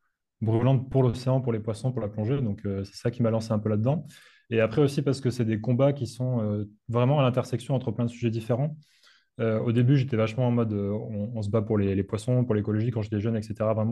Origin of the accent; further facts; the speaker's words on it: Occitanie, France; moi, j'ai grandi dans le Lot, qui est un département en plein dans la campagne française, très très loin de l'océan.